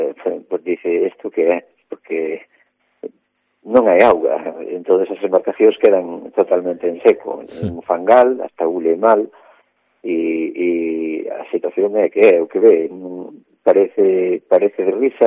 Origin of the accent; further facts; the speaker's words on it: Foz, Galicia, Spain; pois que somos de Foz